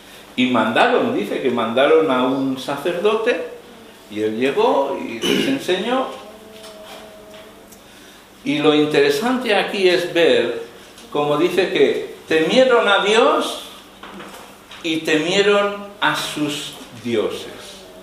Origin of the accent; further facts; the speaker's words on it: Barcelona, Catalonia, Spain; born there; yo nací en Barcelona, pero yo no soy catalán.